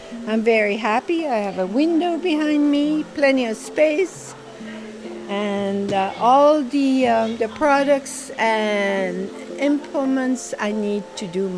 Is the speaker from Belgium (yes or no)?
yes; Brussels, Belgium; moved away as an adult; now in United States; I was born and raised in Brussels, Belgium. A Baltimore boy or young man is the one that convinced me 44 years ago to come over here. And I've been here ever